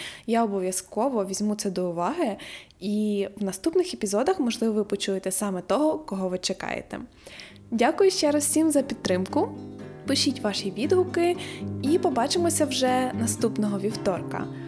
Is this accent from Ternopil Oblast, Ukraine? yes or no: yes; Chortkiv, Ternopil Oblast, Ukraine; мій давній знайомий із Чорткова, з мого рідного міста